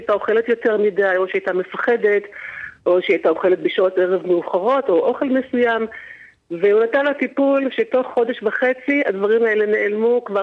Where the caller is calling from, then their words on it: Central District, Israel; אני מדברת ממרכז הארץ.